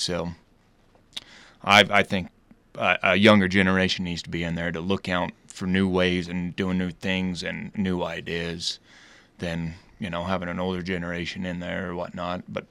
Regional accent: Monroe, Utah, United States; Well, I was born and raised over in Monroe, Utah. You know, that's God's country over there, the way I look at it.

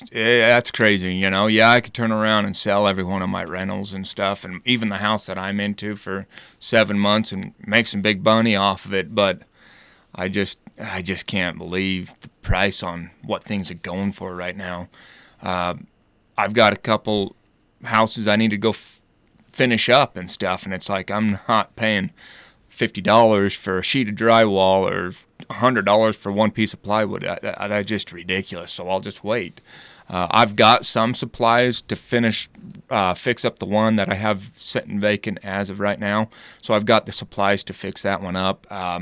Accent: Monroe, Utah, United States; Well, I was born and raised over in Monroe, Utah. You know, that's God's country over there, the way I look at it.

